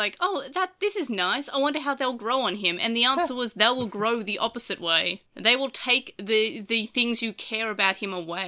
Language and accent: English; Australia; I'm Australian.